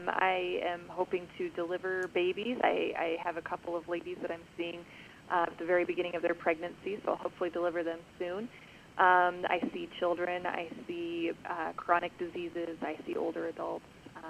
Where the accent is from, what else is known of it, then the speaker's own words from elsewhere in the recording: Indiana, United States; moved away as an adult; I was born and raised in Indiana, and I came out to Des Moines for medical school